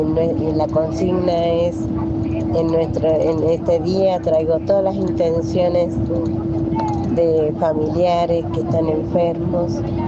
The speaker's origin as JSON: {"language": "Spanish", "region": "San Juan", "country": "Argentina", "said": "en Mendoza, somos de San Juan."}